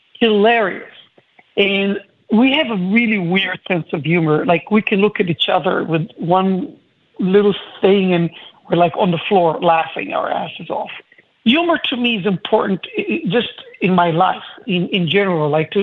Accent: Israel; I'm originally from Israel.

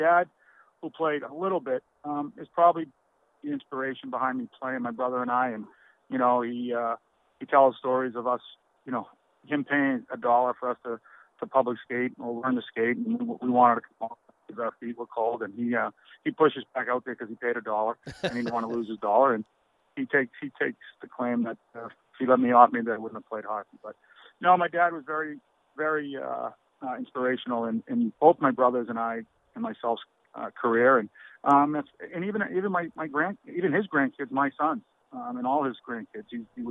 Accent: Charlestown, Massachusetts, United States; also born or lived in Billerica; my parents are all originally from Charlestown, grew up there. That's where I started my youth hockey, you know, and then they moved my brother and I up to Billerica.

